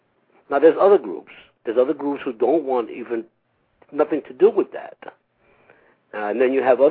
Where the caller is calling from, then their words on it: Philadelphia, Pennsylvania, United States; I'm calling from Philadelphia.